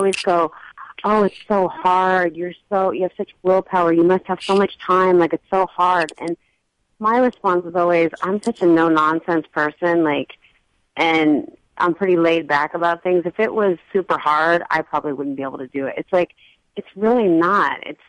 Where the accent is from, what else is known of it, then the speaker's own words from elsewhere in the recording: Iowa, United States; and since I'm from Iowa as well, I think that makes it even easier for people to kind of relate to.